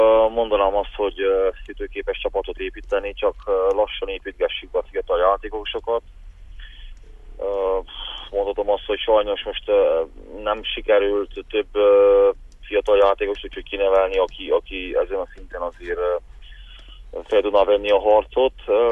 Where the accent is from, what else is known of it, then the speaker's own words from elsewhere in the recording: Székely Land, Romania; úgyhogy itt születtem, itt nőttem fel, és büszke vagyok a nemzetemre, és ezt büszkén képviselem Székelyföldöt.